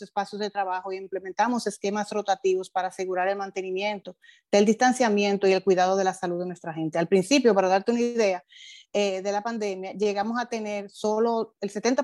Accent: Dominican Republic; Como bien dices, pues la gente, nosotros como dominicanos, como latinos y como parte del Banco Popular, pues somos muy dados a la interacción.

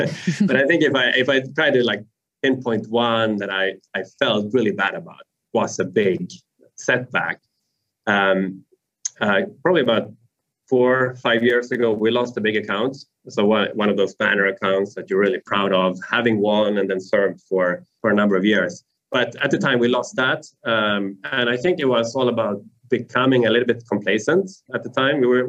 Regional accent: Sweden; English is a second language; I would probably go with Sweden first. So my home country. I haven't been able to go for a while now because of COVID, so just to see family again.

